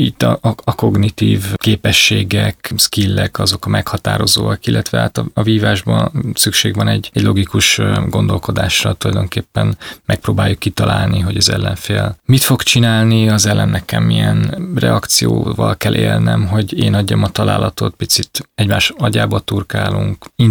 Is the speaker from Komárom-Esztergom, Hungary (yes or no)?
no; Budapest, Hungary; a második kerületben nőttem fel